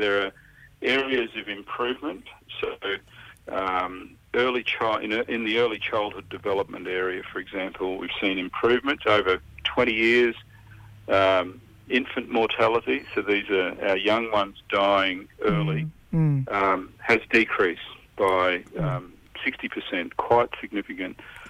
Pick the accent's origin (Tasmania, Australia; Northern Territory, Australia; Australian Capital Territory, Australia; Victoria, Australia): Northern Territory, Australia; Darwin; born and raised on Larrakia country, Darwin, Northern Territory.